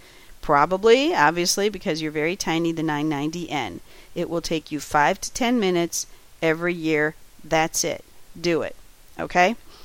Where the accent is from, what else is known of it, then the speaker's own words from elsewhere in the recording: Cincinnati, Ohio, United States; Then you'll see me in Cincinnati, Ohio, my hometown, April 9th through 11th, 2015.